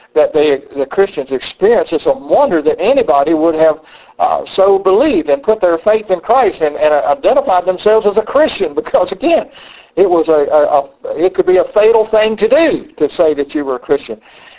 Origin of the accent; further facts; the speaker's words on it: the South, United States; accent: Southern; any time people telling me I'm from the South, I get bothered with people telling me about my accent.